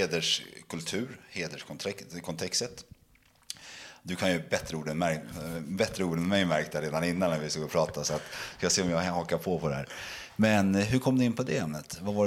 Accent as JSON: {"language": "Swedish", "country": "Sweden", "tie": "born or raised there", "said": "Jag är en svensk kille som är uppväxt i detta land"}